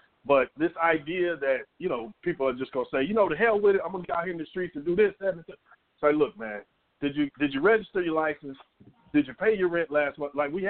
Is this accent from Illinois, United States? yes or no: yes; Chicago, Illinois, United States; I grew up in Chicago in the 90s.